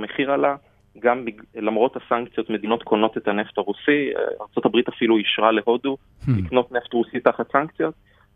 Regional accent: Haifa, Haifa District, Israel; אין לי מידע מיוחד, אני חיפאי, אני רואה את זה מהחלון

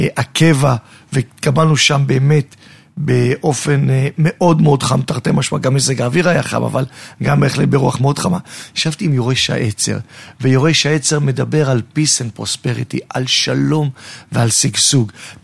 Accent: Holon, Tel Aviv District, Israel; אני גדלתי בחולון, גדלתי בשכונת תל גיבורים, גדלתי בבית של הדיור הציבורי.

